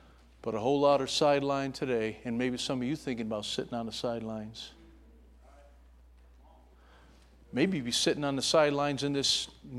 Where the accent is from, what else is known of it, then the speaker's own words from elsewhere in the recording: New York, United States; I'm an Italian from New York. I grew up in 14624.